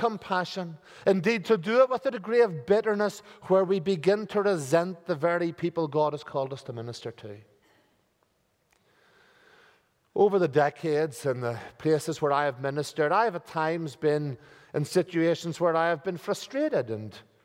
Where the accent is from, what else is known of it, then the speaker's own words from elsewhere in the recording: Ireland; I am Irish after all.